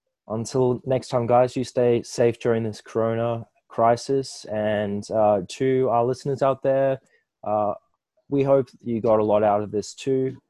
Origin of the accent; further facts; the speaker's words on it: Australia; growing up in Australia myself, we had lots of outdoor education